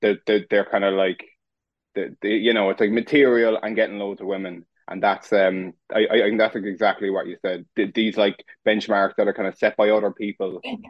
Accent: Ireland; I grew up in Ireland

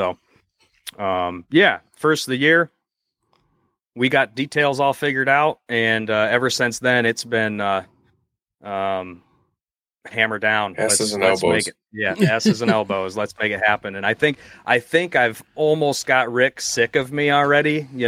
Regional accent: Michigan, United States; also born or lived in Rochester, New York; So me, I am a Michigander through and through. However, I was not born in Michigan. I was born in Rochester, New York, but moved to Michigan before I turned 1 year old. So, you know, I'm a Michigander.

